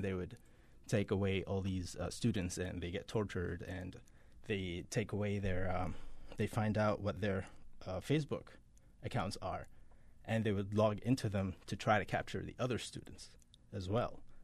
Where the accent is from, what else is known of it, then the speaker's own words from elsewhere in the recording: Imtidad, River Nile, Sudan; also born or lived in Egypt; now in United States; I'm from Sudan, yes. I grew up in a little village called Imtidad, which is up a little northern of Khartoum. And I grew there up as a child. I'm Sudanese originally.